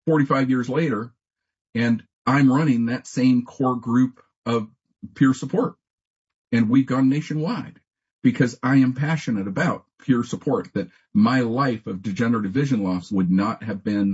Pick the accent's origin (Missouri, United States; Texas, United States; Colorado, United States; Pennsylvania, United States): Colorado, United States; Denver; I was born and raised here in Denver